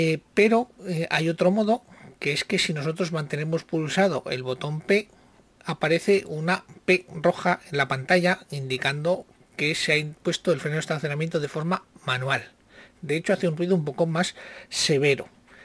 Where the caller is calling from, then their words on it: Zaragoza, Aragon, Spain; de Zaragoza.